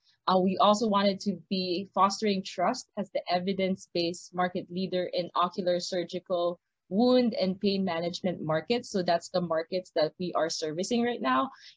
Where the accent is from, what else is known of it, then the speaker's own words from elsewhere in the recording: Philippines; moved away as an adult; now in Miami, United States; I am originally from the Philippines, was born and raised. I guess my biggest defining moment was moving to the US. So I moved here when I was 21, actually 3 days after my college graduation. So my family and I packed up and moved to Miami.